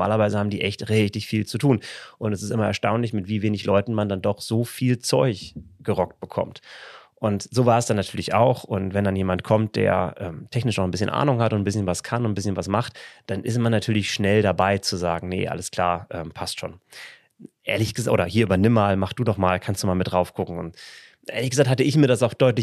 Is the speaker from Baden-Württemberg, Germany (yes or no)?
no; North Rhine-Westphalia, Germany; Meine Frau und ich, wir kommen beide hier so aus dem Paderborner Umfeld.